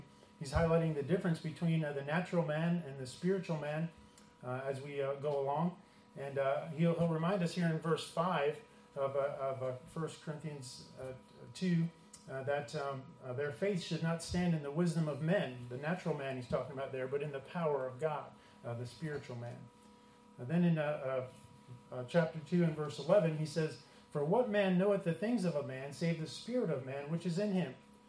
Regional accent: New Jersey, United States; now in South Dakota, United States; When we first moved to South Dakota, I'm from New Jersey. That's where we grew up, but the Lord moved us out to South Dakota there

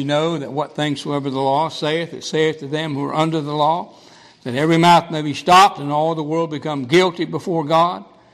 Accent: Gooding, Idaho, United States; born there; My mother immigrated to this country in 1948. I wasn't born in Europe. I was born in Gooding, Idaho, 4 years later.

